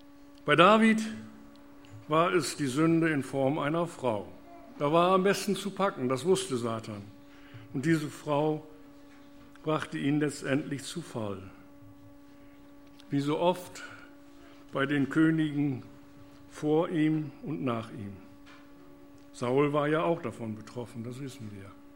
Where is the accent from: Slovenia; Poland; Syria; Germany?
Germany; Lower Saxony; Die Gemeinde damals war 20 Kilometer entfernt in Leer in Ostfriesland